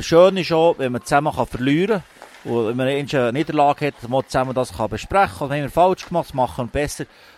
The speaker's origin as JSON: {"language": "German", "town": "Lyss", "region": "Bern", "country": "Switzerland", "said": "Ja, dort, wo ich herkomme, nahe von Lys, ist das Hockey etwas ganz Wichtiges. Also Kanton Bern natürlich eh."}